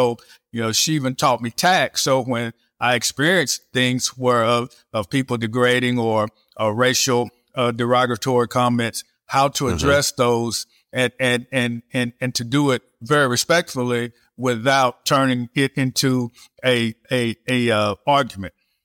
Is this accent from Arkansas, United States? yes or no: yes; Arkadelphia, Arkansas, United States; Yes, I grew up in Southwest Arkansas and Arkadelphia, Arkansas.